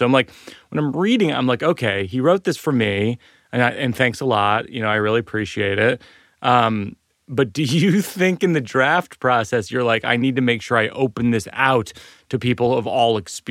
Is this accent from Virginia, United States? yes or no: no; Shrewsbury, Massachusetts, United States; I grew up in Shrewsbury, the Florida of Massachusetts.